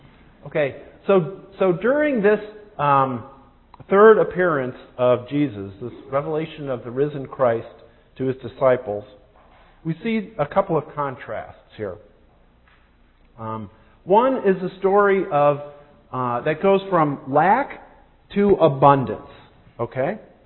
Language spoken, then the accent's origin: English; Alpena, Michigan, United States; So where I grew up in Alpena, Michigan, we've got somebody here from Alpena, Michigan here today, by the way, a friend of mine.